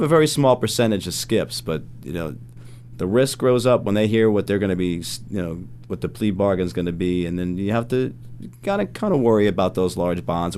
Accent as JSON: {"language": "English", "town": "Flushing", "region": "New York", "country": "United States", "said": "Well, as you know, I'm from Flushing, Queens."}